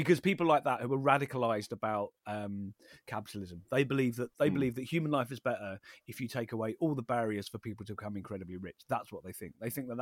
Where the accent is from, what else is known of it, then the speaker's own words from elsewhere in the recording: Wallington, London, United Kingdom; So I grew up in Wallington in very South London, and there's a few sort of celebrities live around.